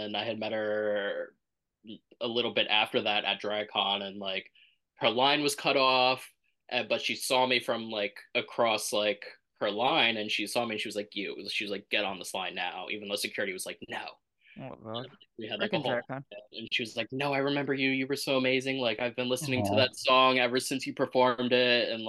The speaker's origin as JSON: {"language": "English", "town": "Brooklyn", "region": "New York", "country": "United States", "said": "And then Sasha got on her season, and I was like, well, we're both from Brooklyn."}